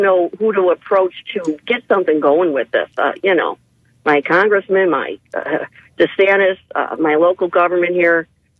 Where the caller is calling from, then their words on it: New York, United States; I'm just in total agreement with the other fellow from New York. I'm also from New York.